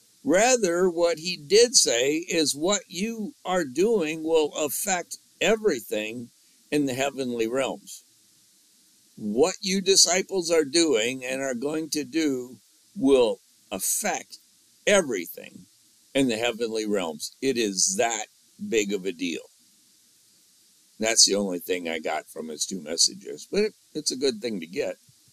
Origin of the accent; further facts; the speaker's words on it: Illinois, United States; And he was surprised when I said I was from Illinois.